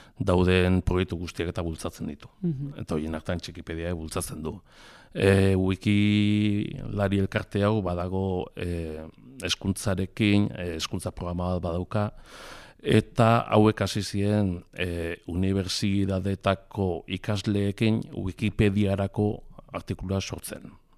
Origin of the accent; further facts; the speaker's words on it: Aretxabaleta, Basque Country, Spain; adibidez ni Aretxabaldetakoa naiz